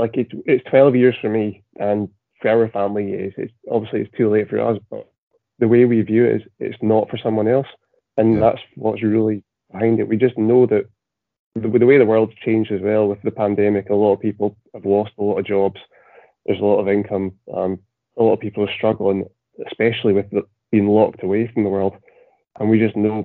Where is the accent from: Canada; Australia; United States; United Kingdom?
United Kingdom; Scotland; we're predominantly from the Highlands, where we started this off.